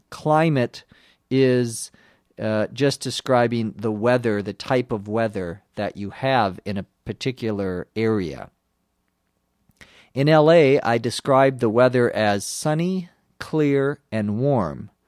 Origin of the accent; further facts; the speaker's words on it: Minnesota, United States; I begin by telling how I grew up in Minnesota.